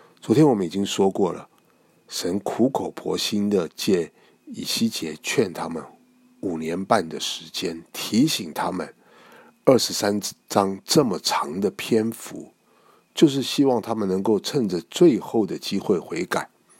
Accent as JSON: {"language": "Chinese", "country": "China", "said": "其实这是我们中国人的问题"}